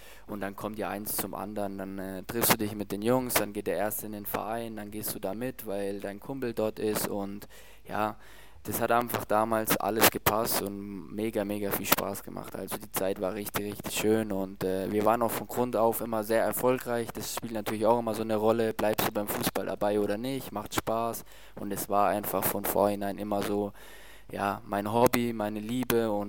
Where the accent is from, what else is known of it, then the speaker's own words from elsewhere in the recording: Bad Mergentheim, Baden-Württemberg, Germany; Also ich komme ja ursprünglich aus Bad Mergentheim, das ist ja noch in Baden-Württemberg.